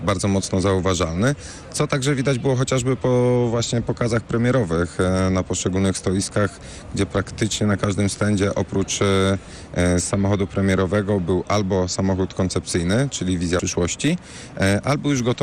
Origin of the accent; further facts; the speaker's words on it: Poznań, Greater Poland Voivodeship, Poland; Jako poznaniak oczywiście lubię to podkreślać.